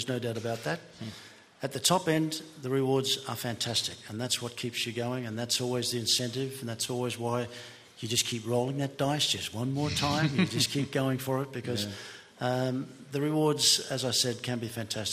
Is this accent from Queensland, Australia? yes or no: yes; Brisbane, Queensland, Australia; the most vivid of all lessons that I learnt was one night in Brisbane, my hometown, and we'd been brought home to headline Festival Hall.